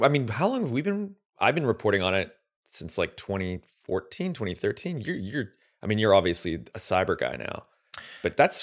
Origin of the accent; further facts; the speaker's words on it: Canada; this is a big one for me as a Canadian.